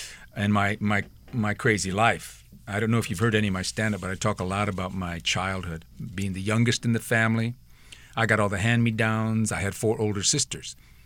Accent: Midwest, United States; And I grew up in the Midwest. There was nothing.

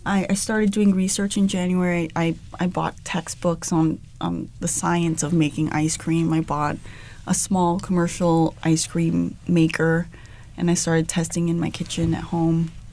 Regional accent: Los Angeles, California, United States; oh, I'm from the Valley, they're like, oh, you're from the Valley. But I feel like people don't realize that a lot of people who are born in and raised here in LA actually are from the Valley.

